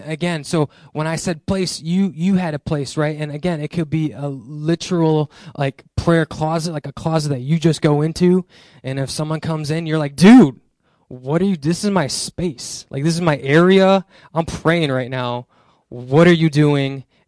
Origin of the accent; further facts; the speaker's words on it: Ohio, United States; born there; I was born in Ohio, and I was a middle child.